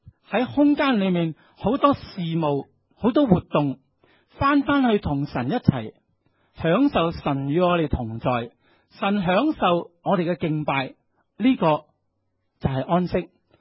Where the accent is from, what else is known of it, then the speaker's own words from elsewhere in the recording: Hong Kong; 今天我们香港人要找一个住的空间很艰难